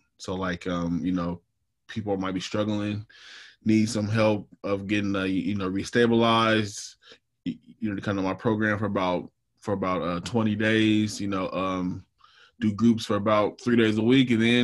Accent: Portland, Oregon, United States; I'm from Portland, Oregon. I, you know, grew up in Portland. You know, a lot of people don't really meet people from Oregon, especially black people.

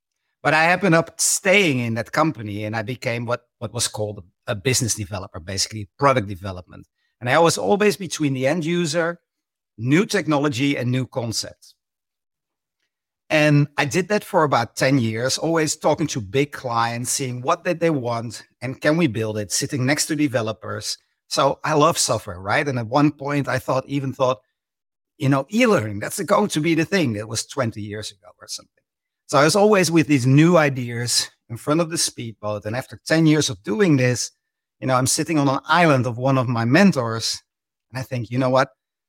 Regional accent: Netherlands; And I'm from the Netherlands.

